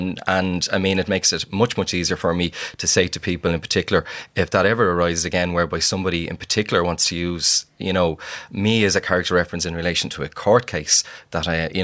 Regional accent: Ballymun, Leinster, Ireland; I knew the guy from growing up in Ballymun, and I knew him from teaching in Ballymun.

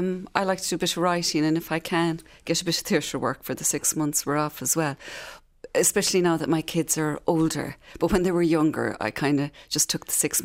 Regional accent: Carrow, Ireland; Well, I'm originally from Carrow, which is a bit further back, but I ended up marrying a man in Spittle, Mar Eilish's cousin, funnily enough, Timmy.

